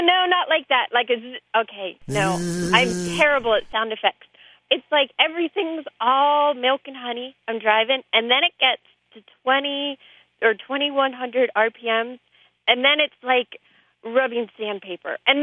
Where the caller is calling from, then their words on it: Morgantown, West Virginia, United States; I'm calling from Morgantown, West Virginia.